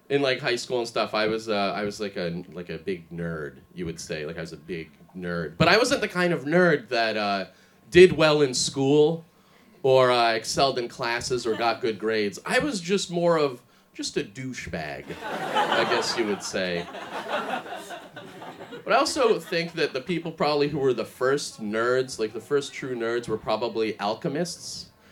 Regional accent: Russia; moved away; I mean, my thing was that I was an immigrant from Russia and it was the Cold War.

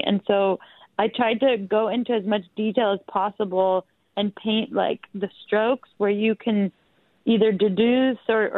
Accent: United States; So I'm Greek American by birth, and I had the honor of competing in the Olympics for Team Greece

